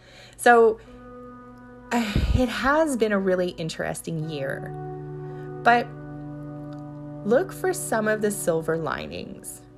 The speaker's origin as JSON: {"language": "English", "region": "Alberta", "country": "Canada", "said": "So we're from Alberta. We've got the big cities like Calgary and Edmonton, and we have the smaller cities like Lethbridge and Red Deer."}